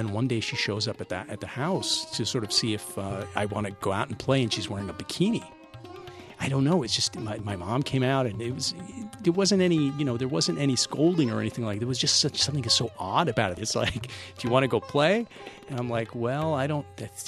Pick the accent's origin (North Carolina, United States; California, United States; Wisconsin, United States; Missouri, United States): Wisconsin, United States; Milwaukee; I loved growing up in Milwaukee. I loved growing up in Wisconsin. I always felt very accepted.